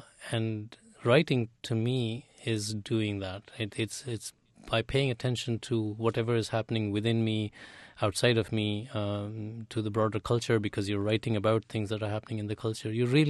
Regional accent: India; moved away as an adult; now in United States; I'm definitely a product of both places now, because I grew up in India, but my adult life has been spent in the US.

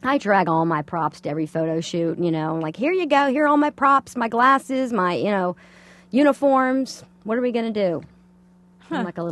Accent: the South, United States; I grew up in the South, and there were hospitality shows that I was obsessed

